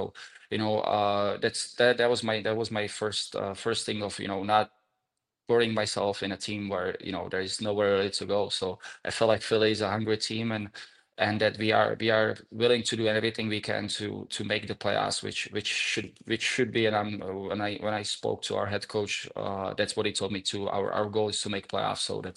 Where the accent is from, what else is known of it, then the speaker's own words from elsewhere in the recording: Kladno, Central Bohemian Region, Czechia; English is a second language; That's how I grew up in Kladno, you know